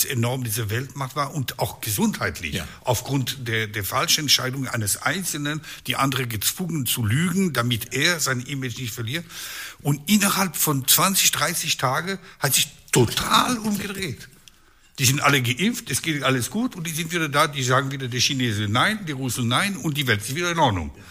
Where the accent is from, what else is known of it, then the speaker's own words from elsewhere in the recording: Switzerland; ich bin kein Honorarkonsul, ich bin ein Schweizer Honorarkonsul. Und die erste Bedingung ist, dass sie Schweizer sind.